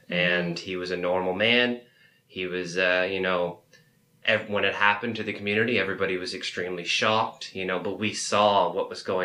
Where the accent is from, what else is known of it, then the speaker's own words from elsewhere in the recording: Nova Scotia, Canada; I can relate to that so much from growing up in Cape Breton